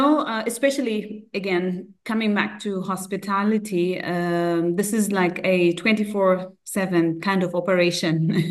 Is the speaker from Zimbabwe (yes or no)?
yes; Zimbabwe; moved away; Well, originally I'm from Zimbabwe, and as you've highlighted already, I somehow transitioned to the Middle East over the past 10 years